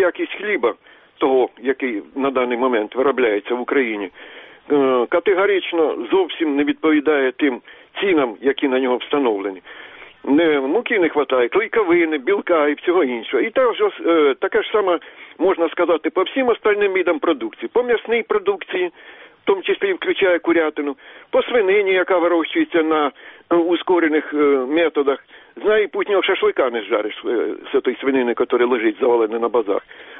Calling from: Poltava, Poltava Oblast, Ukraine

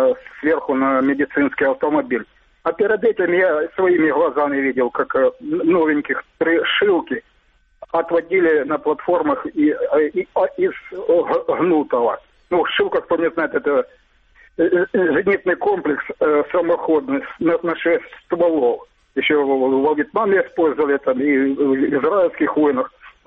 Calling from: Mariupol, Donetsk Oblast, Ukraine; Здравствуйте … Мариуполь.

